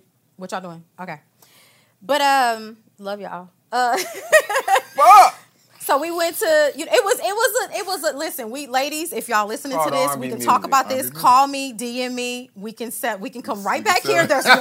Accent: Houston, Texas, United States; You know, I come from Houston.

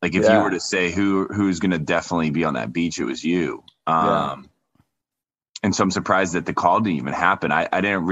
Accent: Indiana, United States; Yeah, so I'm from Northern Indiana.

